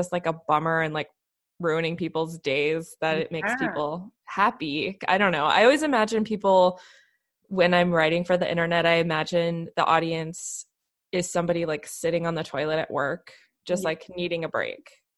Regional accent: Maryland, United States; now in Los Angeles, United States; And I grew up in Maryland, and every time we'd go home, I'd be like, why are we here, though?

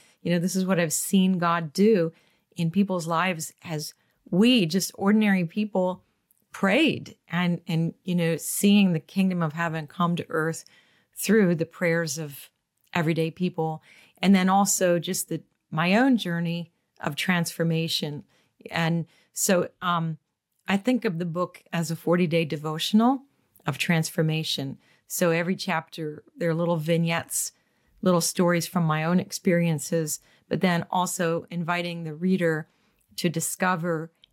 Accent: Michigan, United States; I think it works really well because my accent is different. just like we're fascinated with them. They think I'm different. And I come from this strange land called Michigan

